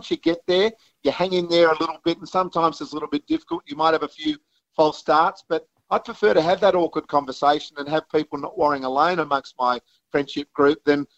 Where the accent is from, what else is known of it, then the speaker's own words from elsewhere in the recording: Australia; The number one way to die now as an Australian male is suicide at age between 15 and 44. There's too many of us at the moment warring alone.